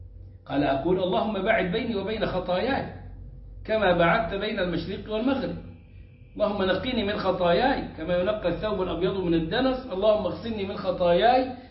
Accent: Upper Egypt, Egypt; وعندنا في الصعيد وفي السودان

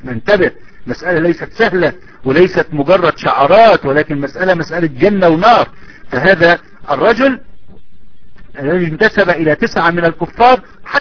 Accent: Egypt; فكمثلا عندنا في مصر بعض السفهاء ينسبون أنفسهم إلى الفراعين

